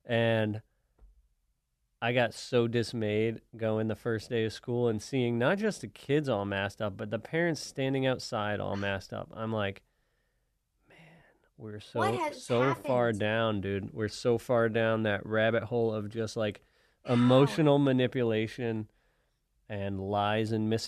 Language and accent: English; Massachusetts, United States; I'm from Massachusetts. I haven't gotten a new Facebook friend in, like, 10 years, you know? So it's all the people I grew up with and went to college with in Massachusetts.